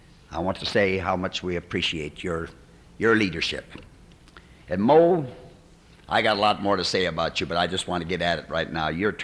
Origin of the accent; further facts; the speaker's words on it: Minnesota, United States; from Minnesota.